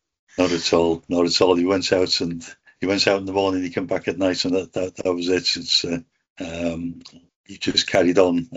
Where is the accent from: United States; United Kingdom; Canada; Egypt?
United Kingdom; Holyhead, Wales; I grew up in a place called Holyhead.